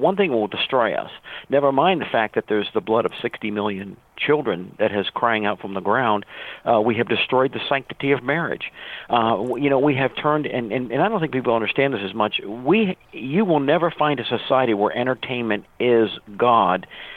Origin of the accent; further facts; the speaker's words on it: Virginia, United States; I grew up on Little Creek Amphibious Base, which is the home of Navy SEAL Team 2.